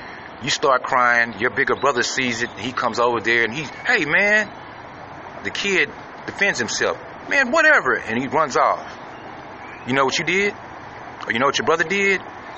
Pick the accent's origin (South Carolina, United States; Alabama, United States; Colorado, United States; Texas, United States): Texas, United States; as a Texan, as an American, quite frankly, we're smarter than that.